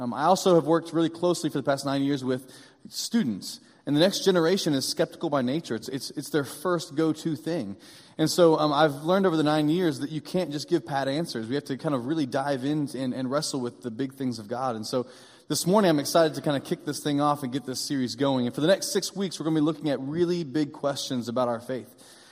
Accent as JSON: {"language": "English", "region": "Indiana", "country": "United States", "tie": "born or raised there", "said": "Well, growing up in Indiana and growing up on a farm, we had all kinds of things that grew."}